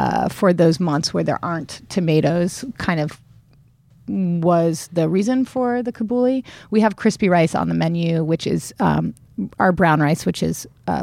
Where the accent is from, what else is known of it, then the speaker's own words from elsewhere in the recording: Long Beach, California, United States; I grew up in Long Beach.